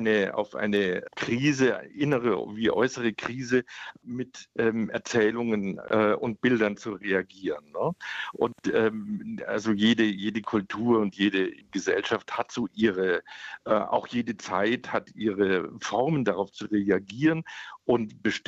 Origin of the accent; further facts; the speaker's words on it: Munich, Bavaria, Germany; gerade in meiner Heimatstadt München